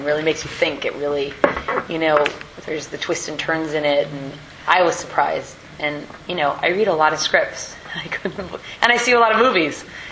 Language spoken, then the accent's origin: English; Nebraska, United States; But I am from Nebraska, and there are a lot of locusts there.